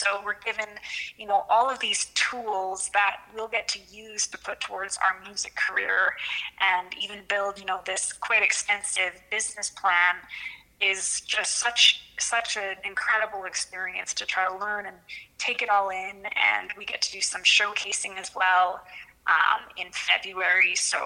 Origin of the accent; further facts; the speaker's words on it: Calgary, Alberta, Canada; my whole life growing up in Calgary